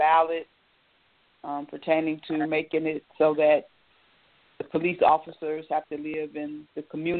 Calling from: Cleveland, Ohio, United States; And I'm calling from Cleveland, Ohio.

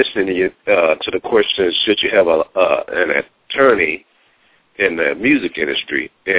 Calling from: Dallas, Texas, United States; calling out of Dallas, Texas.

